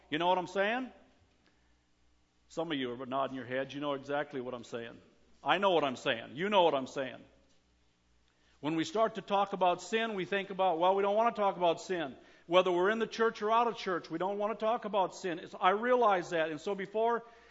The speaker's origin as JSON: {"language": "English", "region": "Minnesota", "country": "United States", "tie": "born or raised there", "said": "He said, neither did I. I grew up in Minnesota. I said, me too."}